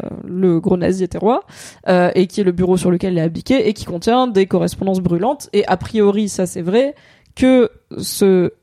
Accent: France; now in England, United Kingdom; en tant que français qui vit en Angleterre

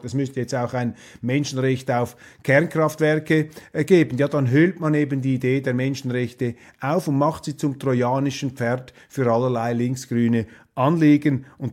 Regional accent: Switzerland; was uns als Schweizer natürlich besonders freut

